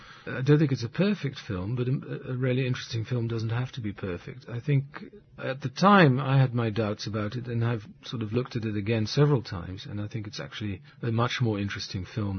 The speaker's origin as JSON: {"language": "English", "country": "Netherlands", "tie": "born or raised there", "said": "I grew up in Holland, so it was a way to go to sort of rediscover the country that I grew up"}